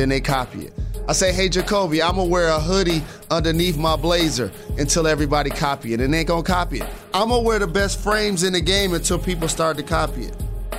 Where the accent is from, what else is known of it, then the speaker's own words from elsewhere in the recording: Detroit, Michigan, United States; Like, I'm from Detroit, I stand on the table for mine.